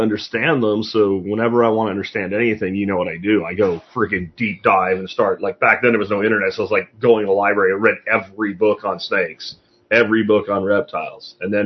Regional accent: Jacksonville, Florida, United States; growing up in Jacksonville, Florida, you know, as a young kid, you could not find a snake.

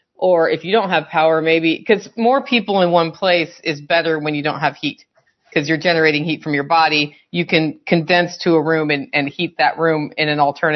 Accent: Portland, Oregon, United States; So I'm from Portland, Oregon, where we get ice.

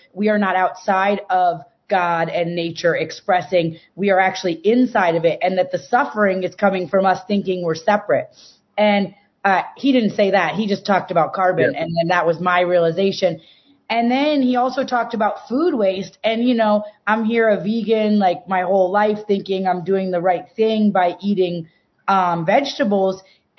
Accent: Ithaca, New York, United States; I went to Cal Arts. I grew up in Ithaca, New York.

